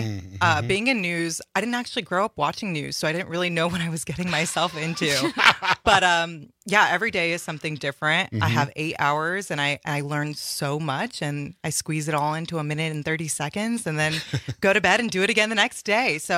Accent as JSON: {"language": "English", "region": "California", "country": "United States", "moved": "yes", "said": "And coming from California, I probably say that I'm from California a little bit too much."}